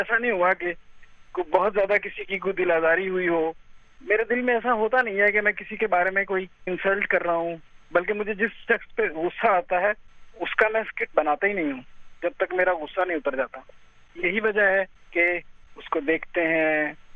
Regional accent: Gujranwala, Punjab, Pakistan; born there; میں بچپن میں گجرا والا میں پیدا ہوا

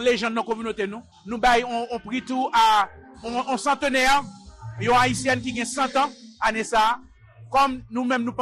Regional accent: Haiti; en tant qu'association, en tant qu'haïtien.

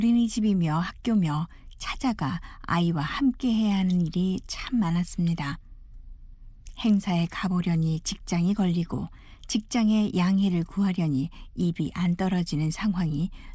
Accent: North Korea; 북한에서 온 탈북자지만

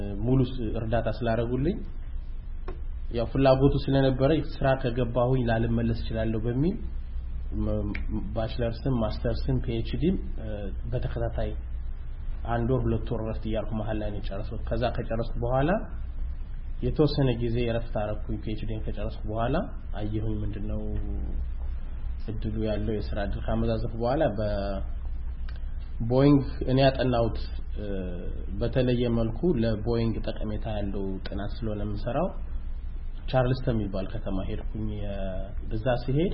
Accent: Bahir Dar, Amhara, Ethiopia; moved away as an adult; እኔ እዚህ ሀገር የመጣሁት በ2004 13 አመት በፊት ነው። ተወልጄ ያደኩት ባህር ዳር ሲሆን

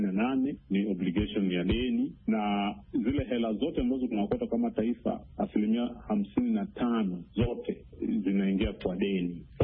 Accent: Kenya; Mimi kama Mkenya wa kawaida sioni afueni

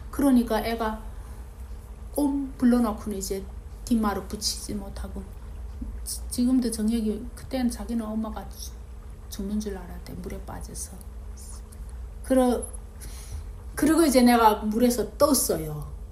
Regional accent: North Korea; 북한이 같은 느낌이 드는 거예요. 북한이 맨 산이지 않아. 그래서 어떻게 이게 딱 우리 고향에 온 것 같은

